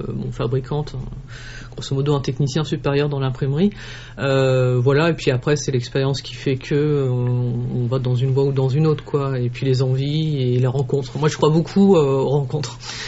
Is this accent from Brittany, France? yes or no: yes; Brittany, France; Je suis absolument pas bourguignonne, moi je suis bretonne.